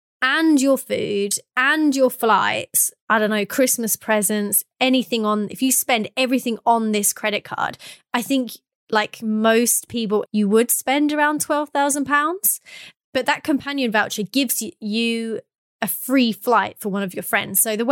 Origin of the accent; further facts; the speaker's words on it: England, United Kingdom; we're from England.